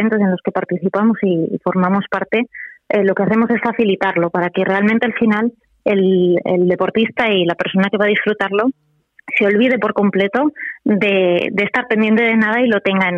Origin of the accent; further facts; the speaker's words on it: Valencian Community, Spain; tenemos la oportunidad de como valencianos, que bien has dicho, estar dentro de otros eventos deportivos